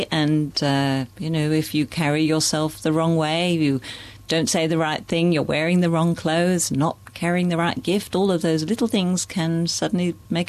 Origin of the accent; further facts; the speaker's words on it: England, United Kingdom; also born or lived in United States; I'm obviously from England originally, and the teacher who was showing me around saying, gee, you've really lost your accent.